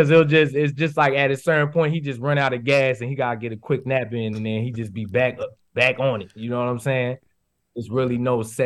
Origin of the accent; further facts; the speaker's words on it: East Coast, United States; Cause I came from the East Coast where I didn't even need a car. So I just, when I moved out there, I didn't even have a car.